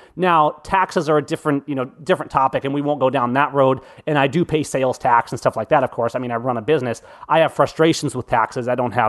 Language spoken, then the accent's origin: English; United States; at that point, I would, as an American, refer you to my constitution.